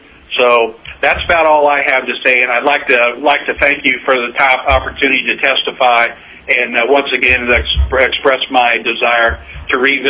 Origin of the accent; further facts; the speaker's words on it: Midwest, United States; now in Alaska, United States; about when I came from the Midwest to Alaska, for the first 10 years I lived here, I never used studded tires.